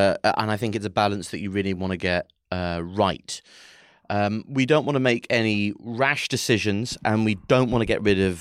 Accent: Birmingham, West Midlands, United Kingdom; I'm a Brummer, I'm from Birmingham.

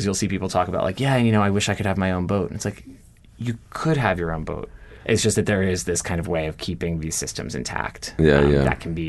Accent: Baltimore, Maryland, United States; I grew up in Baltimore, like in the suburbs of Baltimore. It's not as though I grew up like going out on boats.

